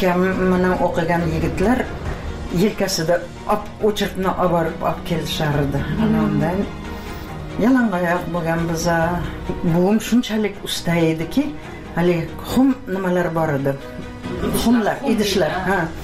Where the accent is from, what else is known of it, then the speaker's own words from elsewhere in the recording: Piskent, Tashkent Region, Uzbekistan; Men shu yerlarda tug'ilganman-da. Eshik deraza bo'lmagan. Piskentda, garnak degan yer bor edi, leshoz degan.